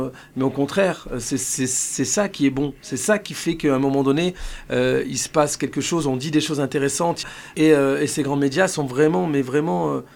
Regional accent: Roubaix, Hauts-de-France, France; je suis né entre voisins portugais et voisins italiens. Je me suis forgé, je me suis construit à Roubaix, dans cette ville où j'ai vécu, où je suis né, où j'ai vécu 35

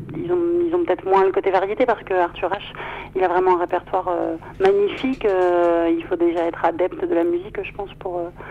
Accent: Hauts-de-France, France; nous on est de Picardie, donc on connaît bien la région quand même

